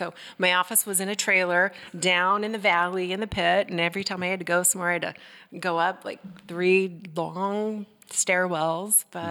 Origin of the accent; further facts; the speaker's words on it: Baltimore, Maryland, United States; I grew up in Baltimore, Maryland.